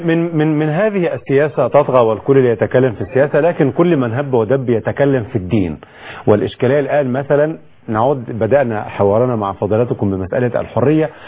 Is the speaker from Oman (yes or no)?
no; Egypt; أنا مصري.